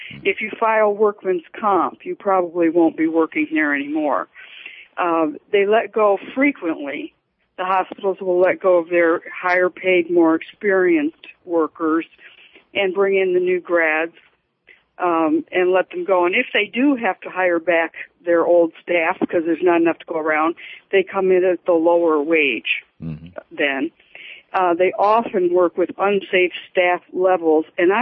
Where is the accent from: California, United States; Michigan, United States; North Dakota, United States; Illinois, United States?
Michigan, United States; I'm from Michigan, but I worked 20 years in a right to work for less state